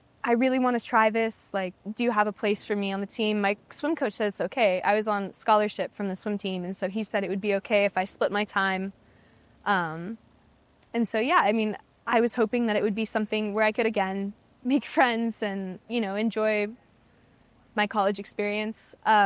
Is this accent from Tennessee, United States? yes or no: yes; Tennessee, United States; also born or lived in New Mexico; So I grew up for most of my childhood in Tennessee, and then I was born in New Mexico, and then we moved away, and then we moved back for my senior year.